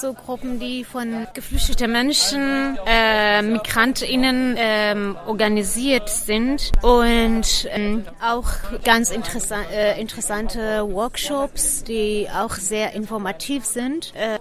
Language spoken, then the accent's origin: German; Leipzig, Saxony, Germany; Ich komme aus Leipzig.